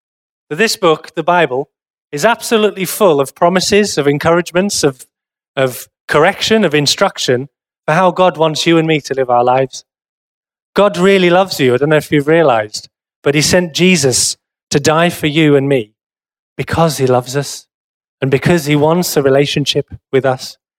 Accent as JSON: {"language": "English", "region": "South East England", "country": "United Kingdom", "said": "I've left Teesside. I didn't like it very much because I'm from Kent, the Garden of England."}